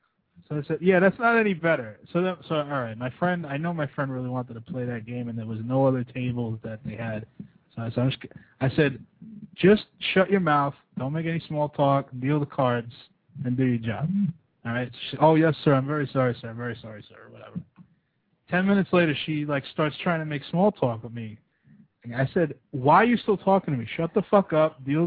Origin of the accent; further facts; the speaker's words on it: United States; Well, I'm American.